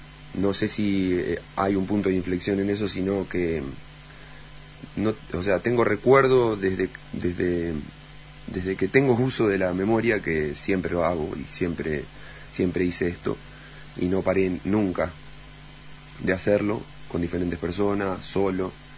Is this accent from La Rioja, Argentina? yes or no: no; Necochea, Buenos Aires Province, Argentina; also born or lived in La Plata; now in Casbas, Argentina; soy de la ciudad de Casbas. Nací aquí, me crié en Necochea, pasé mi niñez ahí. Estudié en La Plata en mi adolescencia y me radiqué definitivamente aquí, en Casbas.